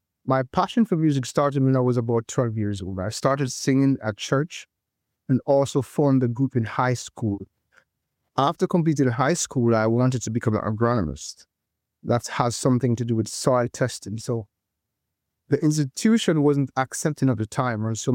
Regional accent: Falmouth, Jamaica; also born or lived in Montego Bay; I was born in Montego Bay, Jamaica, grew up in Falmouth, where I attended the Falmouth Seventh-day Adventist Church. I attended a primary school in Falmouth.

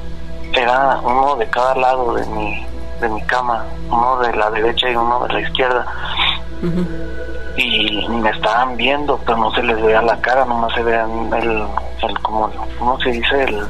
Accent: Zacatecas, Mexico; tengo 35 años. Y soy de Zacatecas, de aquí del centro.

